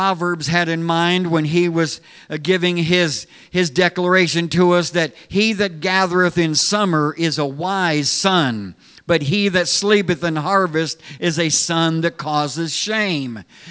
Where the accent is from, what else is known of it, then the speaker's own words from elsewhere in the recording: California, United States; I guess that's the California boy in me. I was raised in California. We didn't really see a lot of dramatic change in the seasons in Southern California, but when I eventually moved east and settled in the Midwest area